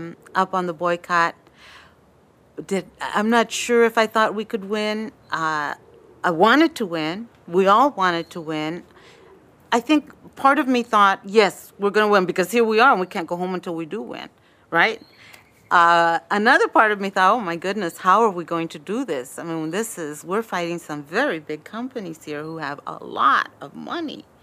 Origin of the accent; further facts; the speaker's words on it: Bakersfield, California, United States; I grew up in Bakersfield, which has, when I was growing up there, was very, very racially polarized. It was very brown and white, and I was brown, or I am brown.